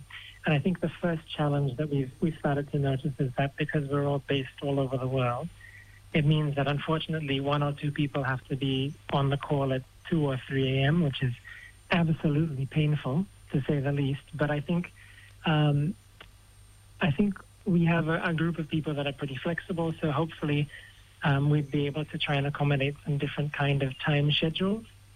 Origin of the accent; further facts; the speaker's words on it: Fiji; born there; I was born here in Fiji to parents who are of, as we say in Fiji, Kailoma descent. So that's a mixed race. Got a bit of European, but largely Rotuman and Fijian